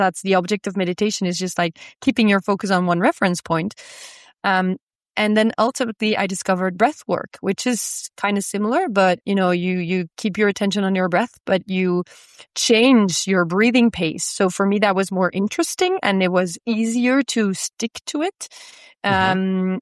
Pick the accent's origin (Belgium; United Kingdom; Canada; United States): Belgium; Antwerp, Flanders; I'm from Antwerp, so calling from the other side of the Atlantic.